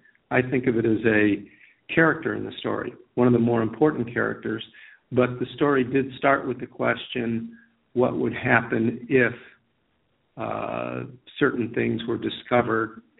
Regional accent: Midwest, United States; I'm a Midwesterner.

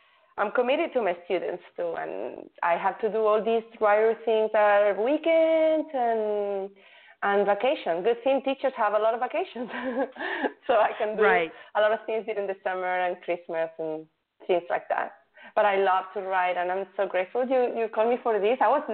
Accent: Spain; English is a second language; I felt a little bit like, you know, self-conscious because I'm from Spain, and I don't know all the slang, and I still don't understand those rap songs.

